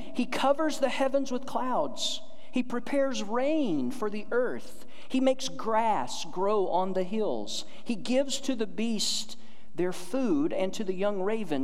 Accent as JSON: {"language": "English", "region": "Georgia", "country": "United States", "tie": "born or raised there", "also_born_or_lived": "Seattle", "lives_now": "South Dakota, United States", "said": "That part of that verse wouldn't have made near as much sense to me before I moved to South Dakota. I grew up in Georgia. I didn't know much about his cold in Georgia. After that, we lived in Seattle."}